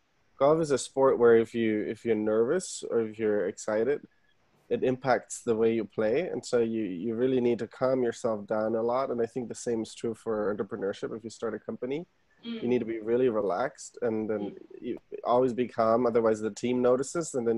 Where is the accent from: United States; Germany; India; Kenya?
Germany; So I was born and raised in Germany.